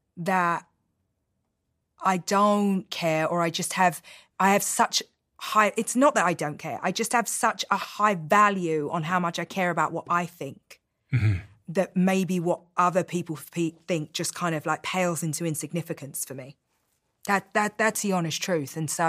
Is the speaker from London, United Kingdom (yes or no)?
yes; London, United Kingdom; And so I thank God that I was raised in London